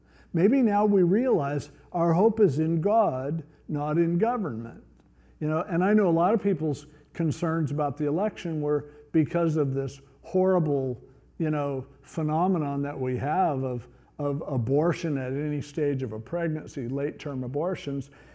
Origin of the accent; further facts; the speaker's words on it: United States; And so as an American, I always try to vote for the way things I think is best for the country.